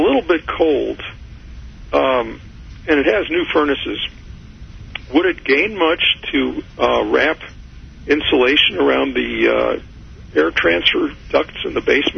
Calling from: Overland Park, Kansas, United States; I'm calling from Overland Park.

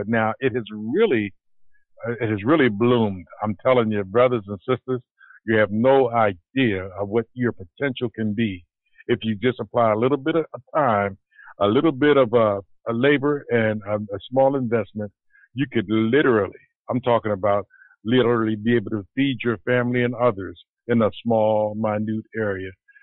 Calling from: Pennsylvania, United States; I'm calling from Pennsylvania, and I am excited, man.

